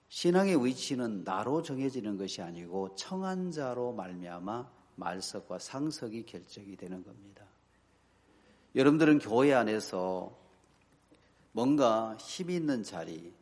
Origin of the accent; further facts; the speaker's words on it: Chungcheong, South Korea; 그것을 받아가지고 안 가면 제가 충청도 사람인데 예의에 안 맞는 것 같아가지고 한번 따라갔는데